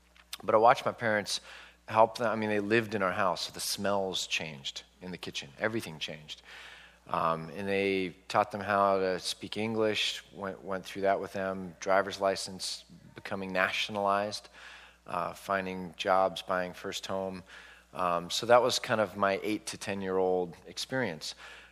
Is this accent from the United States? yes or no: yes; Milpitas, California, United States; So I'm a first-generation American. I grew up in Milpitas, which is just past San Jose, when I was a kid. So from 6 to 10 years old, I was in Milpitas.